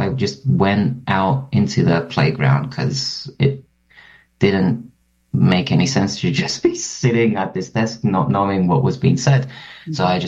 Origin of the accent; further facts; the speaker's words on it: Cyprus; And it's interesting growing up in Cyprus because in schools you're taught proper Greek. But speaking to folks, like even outside during recess, like you switch to Cypriot dialect.